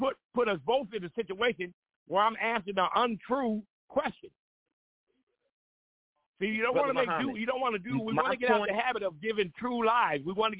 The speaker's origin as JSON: {"language": "English", "region": "Ohio", "country": "United States", "lives_now": "Columbus, United States", "said": "I'm from Ohio."}